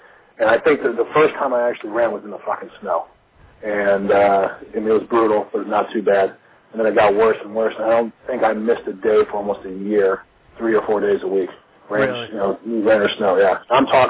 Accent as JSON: {"language": "English", "region": "Illinois", "country": "United States", "tie": "born or raised there", "said": "I grew up just outside of Chicago"}